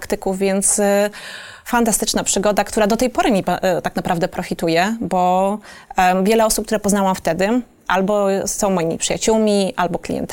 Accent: Kielce, Świętokrzyskie Voivodeship, Poland; zrobić z mojego rodzinnego miasta Kielce metropolię akademicką

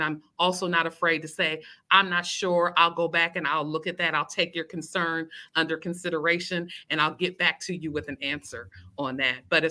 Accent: Ohio, United States; I'm originally from Ohio, which is the Midwest. And that was a big, you know, factory kind of town.

